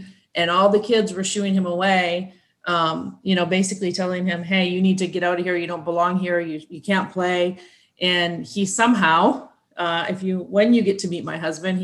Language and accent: English; Midwest, United States; I grew up in the Midwest, small community, small town